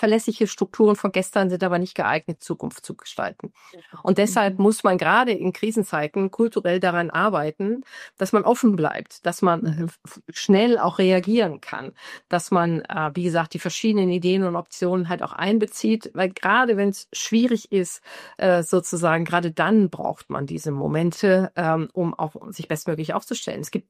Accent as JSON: {"language": "German", "region": "Rhineland", "country": "Germany", "said": "Und ich bin Rheinländerin"}